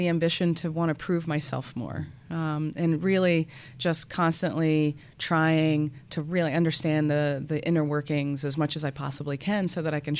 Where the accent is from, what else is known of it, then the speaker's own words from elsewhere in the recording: Norfolk, Virginia, United States; And I grew up in Norfolk, Virginia, so that's where I grew up.